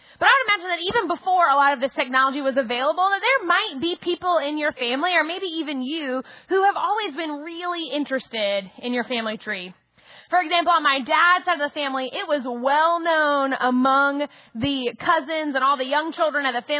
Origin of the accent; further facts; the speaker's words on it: New Orleans, Louisiana, United States; And then another thing is a lot of you know that I'm from New Orleans, born and raised. But you may also have thought to yourself that I don't sound like I'm from New Orleans.